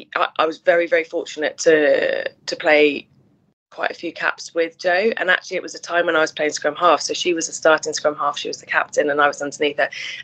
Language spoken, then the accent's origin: English; England, United Kingdom; as an English person